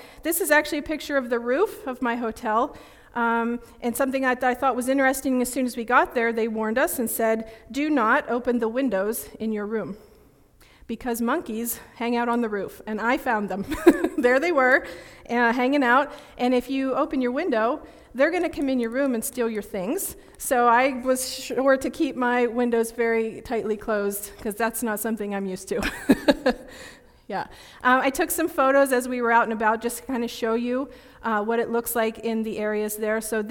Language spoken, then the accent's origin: English; Punxsutawney, Pennsylvania, United States; But I'm a semi-local girl. I grew up in Punxsutawney, the big metropolis over there, and now I live in the even bigger city of Kerwinsville.